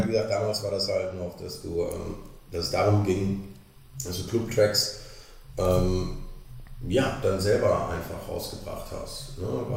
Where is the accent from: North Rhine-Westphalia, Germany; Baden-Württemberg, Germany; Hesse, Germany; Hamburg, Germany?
North Rhine-Westphalia, Germany; Wir kommen ja hier alle aus dem Kreis Recklinghausen.